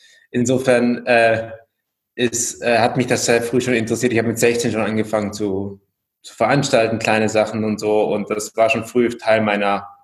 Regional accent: Nürtingen, Baden-Württemberg, Germany; born there; Ich bin 86 geboren in Nürtingen bei Stuttgart in einem amerikanischen Haushalt. Allerdings bin ich, würde ich sagen, kulturell sehr, wie soll man sagen, europäisch aufgewachsen.

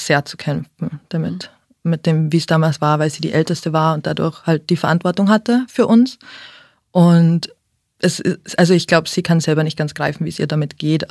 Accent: Austria; also ich bin aus Österreich, da ist Schulsystem ein bisschen anders.

